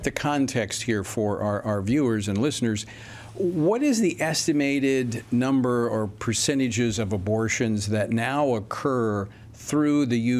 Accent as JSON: {"language": "English", "region": "Louisiana", "country": "United States", "said": "states like Louisiana, my home state, can actually have their pro-life laws."}